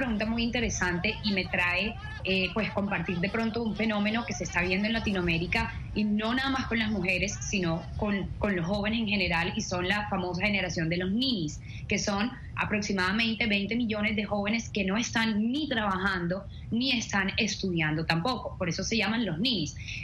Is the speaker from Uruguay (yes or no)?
no; Colombia; Sí, somos latinas. Tengo 23 años de Colombia, nacida y criada en Colombia.